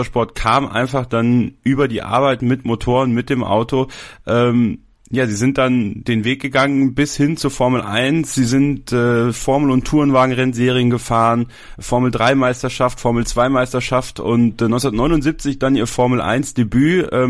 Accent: Wallonia, Belgium; born there; ich bin in der Nähe geboren von Spa, damit verbinde ich immer eine ganze Menge.

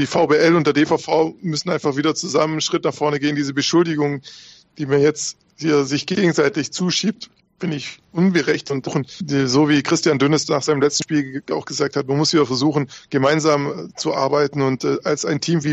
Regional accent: Southern Germany, Germany; es ist halt ein Geschmäckle. So würden wir es bei uns in Süddeutschland sagen

